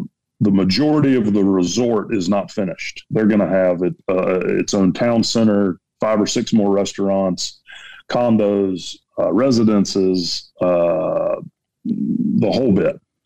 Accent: South Carolina, United States; I'm from South Carolina.

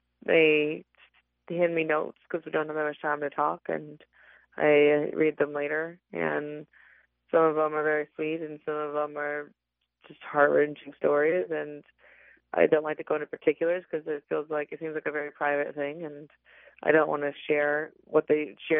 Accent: North Dakota, United States; And I grew up in North Dakota

